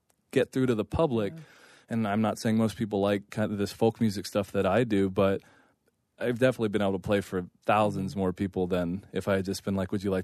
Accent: Tennessee, United States; also born or lived in Wyoming; I'm a red stater, like through and through. Like I grew up in Tennessee. I've lived in Wyoming. Those were the formative years of my life.

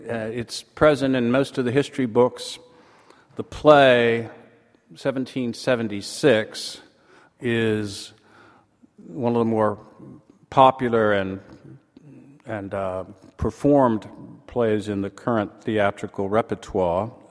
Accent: Massachusetts, United States; I came from Massachusetts and I brought good weather and the Boston Red Sox with me.

